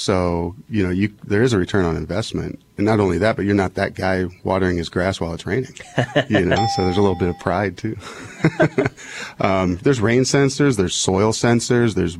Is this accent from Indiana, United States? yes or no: no; Phoenix, Arizona, United States; Born and raised in Phoenix, Arizona.